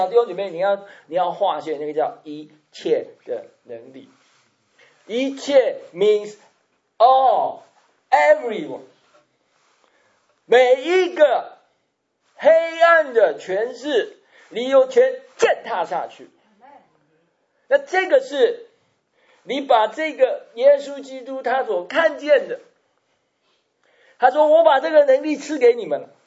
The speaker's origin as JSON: {"language": "Chinese", "country": "China", "said": "就好像我们中国人在过年的时候，我们家家户户是不是会贴春联呐、啊？"}